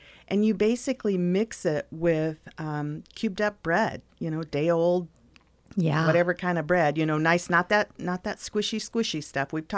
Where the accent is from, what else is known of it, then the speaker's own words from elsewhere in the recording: Michigan, United States; I grew up in Michigan, and that is such a Midwestern thing.